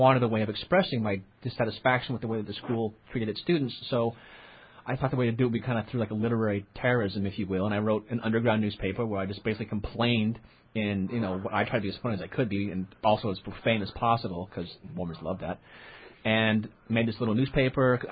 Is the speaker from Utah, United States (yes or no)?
yes; Salt Lake City, Utah, United States; I went to school. I'm from Salt Lake. I went to school in Utah.